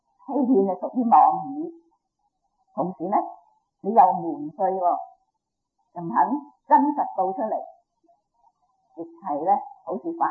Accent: China; 好似我哋係中國人，我哋有我哋嘅國家

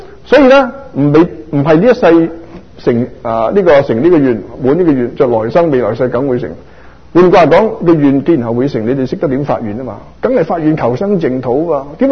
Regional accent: Hong Kong; 我自己來自香港當然看香港的新聞

